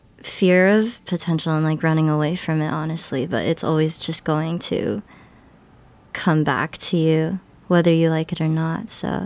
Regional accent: Los Angeles, California, United States; now in Massachusetts, United States; I'm from Los Angeles, California, but I currently live in Mass.

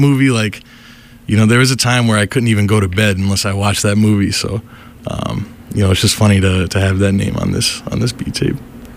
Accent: Rhode Island, United States; I said I came from Rhode Island.

